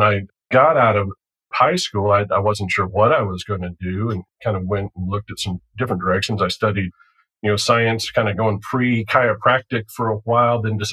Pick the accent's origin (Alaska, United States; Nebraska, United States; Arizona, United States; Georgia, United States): Georgia, United States; Roswell; So I was raised here in Roswell, where our firm is now.